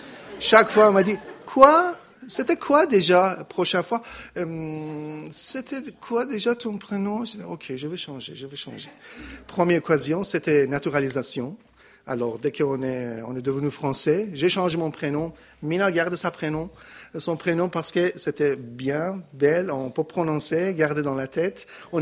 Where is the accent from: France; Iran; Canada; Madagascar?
Iran; French is a second language; chez nous, en Iran, on est des chiites.